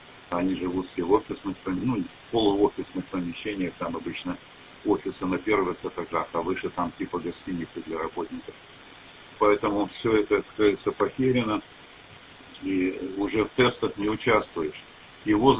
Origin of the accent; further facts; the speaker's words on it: Białystok, Podlaskie Voivodeship, Poland; Russian is a second language; Я сам из Белостока работаю, из Польши.